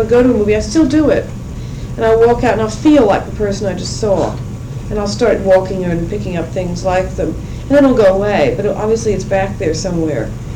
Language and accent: English; New York, United States; I wasn't taken to the theater, even though I was raised in New York.